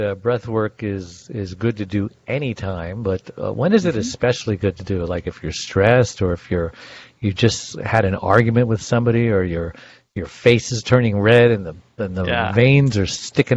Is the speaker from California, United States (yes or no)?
no; Brooklyn, New York, United States; born there; Okay, well, I was born in Brooklyn.